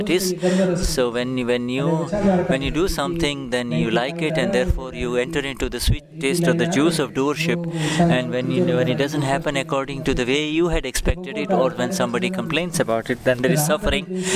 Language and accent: English; Rajkot, Gujarat, India; I come from Rajkot.